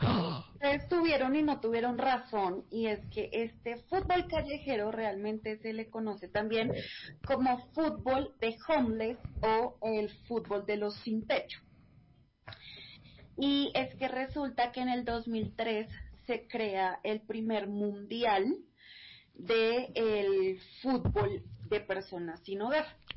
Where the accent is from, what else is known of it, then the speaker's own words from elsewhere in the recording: Colombia; nosotros como colombianas fuimos como condecoradas